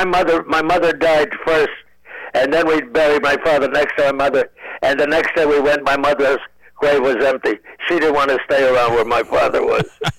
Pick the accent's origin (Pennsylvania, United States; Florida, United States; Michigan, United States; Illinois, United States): Illinois, United States; Chicago; I come from Chicago, so I had to say something about a gangster.